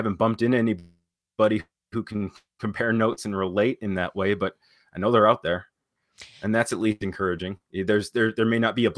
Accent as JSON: {"language": "English", "region": "Wisconsin", "country": "United States", "said": "I'm from Price County."}